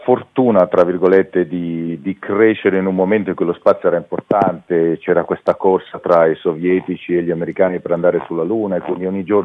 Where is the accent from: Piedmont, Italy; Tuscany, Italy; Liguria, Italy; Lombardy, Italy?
Lombardy, Italy; Verano Brianza; also born or lived in Milan; io sono nato a Milano ma sono cresciuto a Verano Brianza